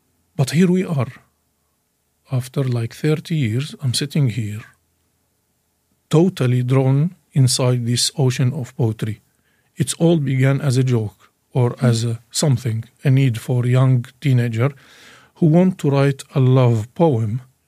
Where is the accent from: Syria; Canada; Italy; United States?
Syria; English is a second language; In the end, I lost two countries. I am Palestinian from Syria. Lost both.